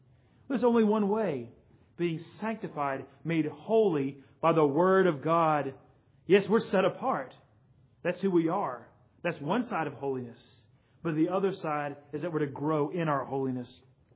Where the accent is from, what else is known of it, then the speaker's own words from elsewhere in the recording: South Carolina, United States; I don't know how many of you, when you were growing up in South Carolina, used to watch the old show Nature Scene on ETV. I guess I'm the only one, but that's okay.